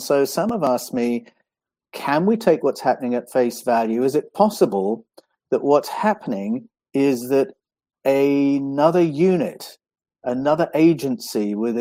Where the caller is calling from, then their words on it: Australia; I'm speaking from Australia.